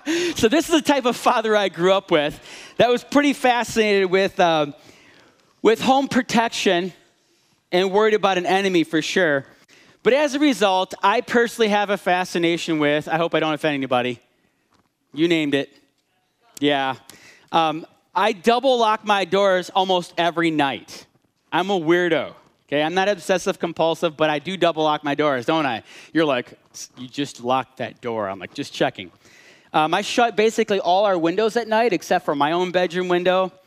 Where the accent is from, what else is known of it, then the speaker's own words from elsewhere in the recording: Illinois, United States; Again, I grew up in Illinois, so I used to be, but I came to the light.